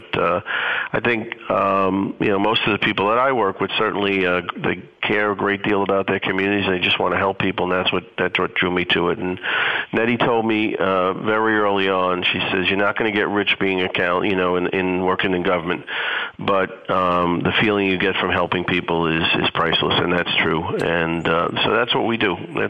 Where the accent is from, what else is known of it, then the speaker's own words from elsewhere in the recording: New York City, New York, United States; I grew up in Pominock houses, and you know, in those days, you'd have 200 or 300 parents at a PTA meeting.